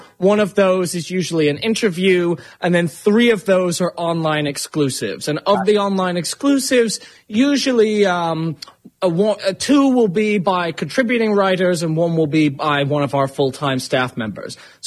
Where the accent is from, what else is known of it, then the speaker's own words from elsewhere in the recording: Sarasota, Florida, United States; because obviously I'm from Sarasota